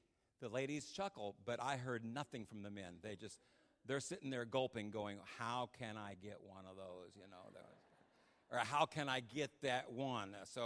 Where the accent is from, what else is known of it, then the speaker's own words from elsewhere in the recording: California, United States; Okay, but, you know, we're from California, so this is our perception of Wisconsin.